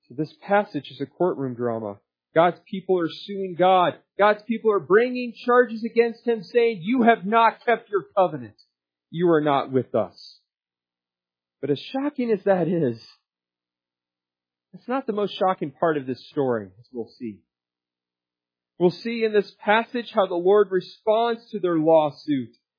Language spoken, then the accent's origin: English; Nebraska, United States; one of the dumbest lawsuits ever filed sadly occurred in my home state of Nebraska.